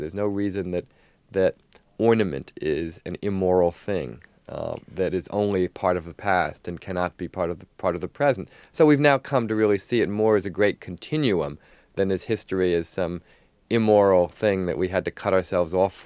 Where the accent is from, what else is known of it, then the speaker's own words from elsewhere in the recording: New Jersey, United States; I grew up in New Jersey and looked across the river to New York, sort of like the Emerald City.